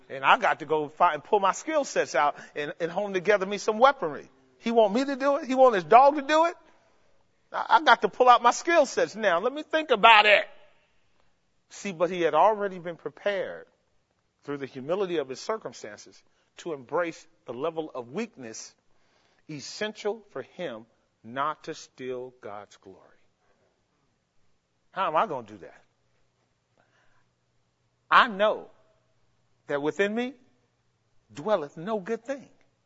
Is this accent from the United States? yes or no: yes; Oakland, California, United States; I grew up in West Oakland, man. I come straight from the hood. South Richmond.